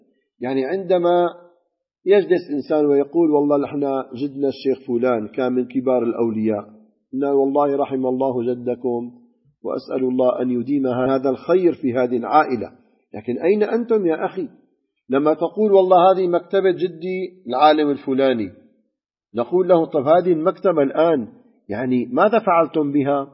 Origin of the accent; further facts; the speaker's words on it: Damascus, Damascus Governorate, Syria; وبفضل الله عندنا بدمشق كثير من الأنساب الكريمة المباركة الطيبة